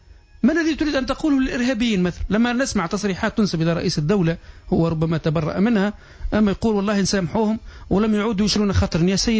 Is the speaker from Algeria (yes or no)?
no; Tunisia; أنا واحد من الناس كتونسي حامل الجنسية التونسية